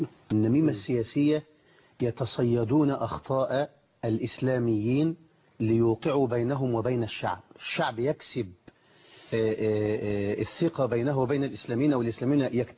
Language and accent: Arabic; Egypt; بلدنا مصر